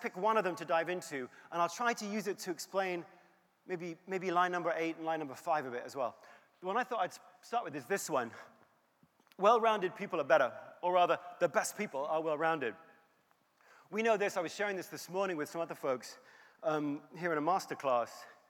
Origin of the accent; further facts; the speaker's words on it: England, United Kingdom; because I'm from England originally.